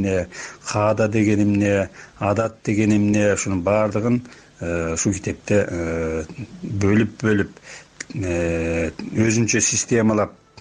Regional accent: Jalal-Abad Region, Kyrgyzstan; Токтогул районунун Саргамыш деген алыскы тоолуу райондорунун арасында тоолуу шартта жашадым да, ошол жерде чоңойдум.

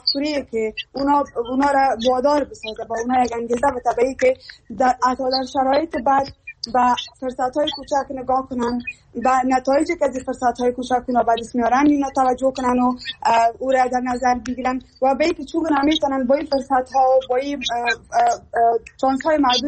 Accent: Afghanistan; همه ما یک افغان هستیم، از یک افغانستان هستیم

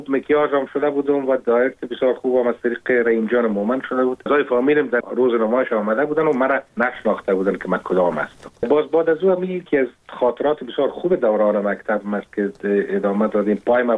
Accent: Kabul, Afghanistan; born or raised there

